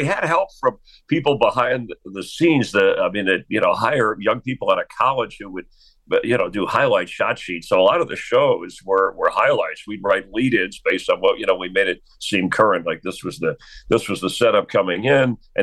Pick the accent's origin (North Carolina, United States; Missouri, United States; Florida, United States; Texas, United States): Florida, United States; Miami; My hometown. I should have had more pull there, but I'd been away for a while, so...